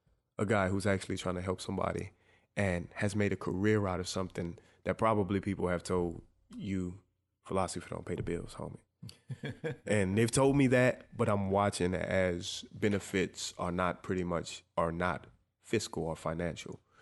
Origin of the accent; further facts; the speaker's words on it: New Orleans, Louisiana, United States; now in Dallas, United States; I'm from New Orleans. I'm not from here, and I still don't know Dallas.